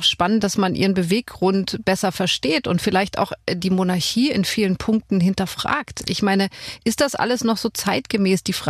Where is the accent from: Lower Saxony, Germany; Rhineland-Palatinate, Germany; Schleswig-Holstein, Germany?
Schleswig-Holstein, Germany; Lübeck; also born or lived in Hamburg / Kiel; now in Berlin, Germany; Also ich bin ja in Hamburg geboren, dann in Lübeck groß geworden, Kiel studiert, also so richtiges Nordkind.